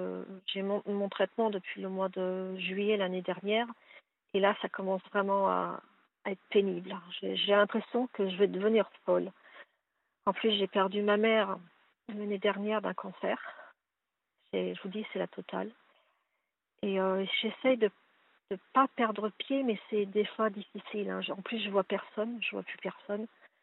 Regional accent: Île-de-France, France; On est pris pour des étrangers alors que nous sommes français. Hein. Je viens de la région parisienne.

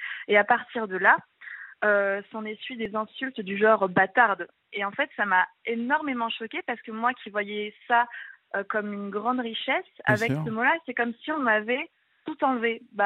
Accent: France; C'est-à-dire que je suis française, issue de ces deux cultures, mais en soi, ai-je vraiment une légitimité? Peut-être qu'ils ont raison. Étant donné que je suis issue des deux, peut-être que je ne suis pas alors une vraie juive, peut-être que je ne suis pas une vraie musulmane.

